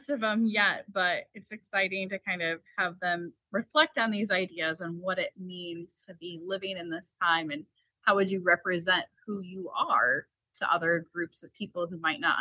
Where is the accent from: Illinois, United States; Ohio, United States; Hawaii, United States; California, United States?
Illinois, United States; Hampshire; I grew up in Hampshire.